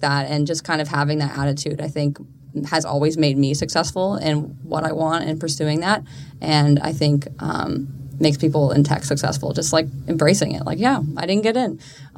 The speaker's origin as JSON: {"language": "English", "country": "Hong Kong", "tie": "born or raised there", "also_born_or_lived": "Singapore", "said": "I grew up in Hong Kong and Singapore"}